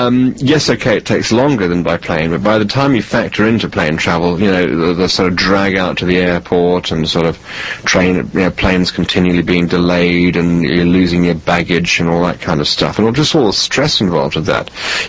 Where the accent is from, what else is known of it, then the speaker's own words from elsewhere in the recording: England, United Kingdom; as an Englishman, I feel extremely embarrassed